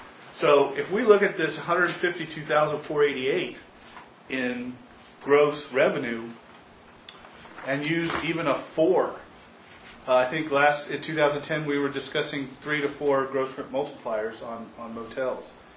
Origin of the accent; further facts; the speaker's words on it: Kansas City, Missouri, United States; now in Olathe, United States; I'm from Kansas City.